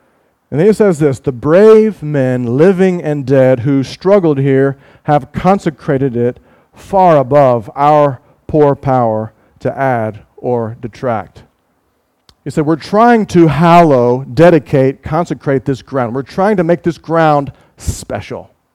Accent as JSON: {"language": "English", "country": "United States", "tie": "born or raised there", "said": "because growing up in the United States, we would learn some different speeches"}